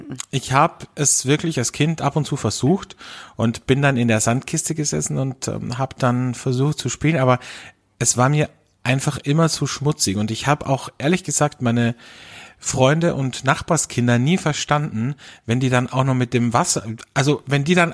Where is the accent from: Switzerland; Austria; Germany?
Austria; bei uns in Österreich